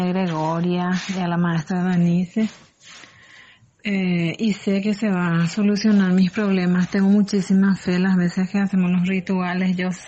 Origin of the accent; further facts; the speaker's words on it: Paraguay; soy de Paraguay